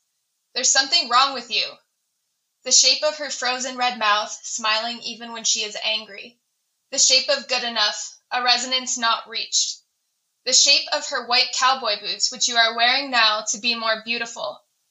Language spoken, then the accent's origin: English; Bozeman, Montana, United States; it kind of came from the dinosaur museum I used to go to growing up in Bozeman as a kid, the Rocky Mountain Dinosaur Museum.